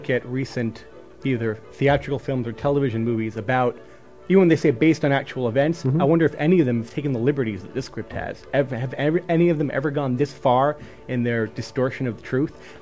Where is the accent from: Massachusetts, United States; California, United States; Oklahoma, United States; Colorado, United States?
California, United States; I'm here from California.